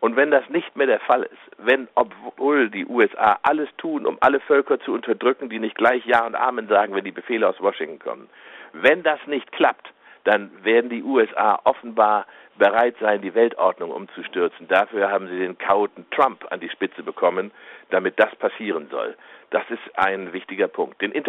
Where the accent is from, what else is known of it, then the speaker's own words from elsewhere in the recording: Germany; gerade ich als Deutscher und Europäer kann da nicht so einfach vorbeischauen